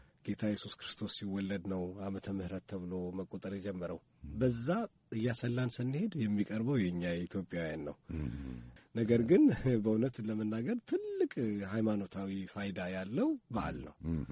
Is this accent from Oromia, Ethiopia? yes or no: no; Gondar, Amhara, Ethiopia; born there; now in Addis Ababa, Ethiopia; በወንጌላውያን ቤተክርስቲያን ውስጥ ዘማሪ ነኝ እና የተወለድኩት ጎንደር ነው።